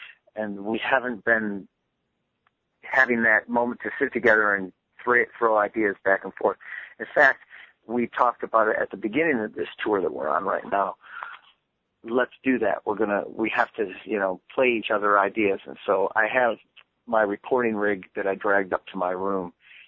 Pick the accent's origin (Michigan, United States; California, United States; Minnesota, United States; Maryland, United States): Michigan, United States; Lansing; a friend of ours who lives in my hometown of Lansing